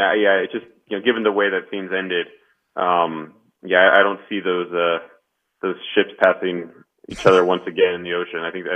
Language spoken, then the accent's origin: English; California, United States; as a Californian, you know, at heart still, people ask you where you're from